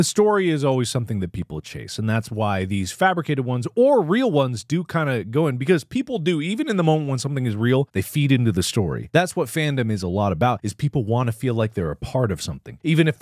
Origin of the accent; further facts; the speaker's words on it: Cincinnati, Ohio, United States; By this because I grew up in Cincinnati, right?